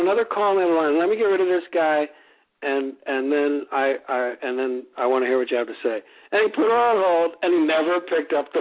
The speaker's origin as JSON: {"language": "English", "town": "Wabash", "region": "Indiana", "country": "United States", "tie": "born there", "said": "No, I was born in Indiana."}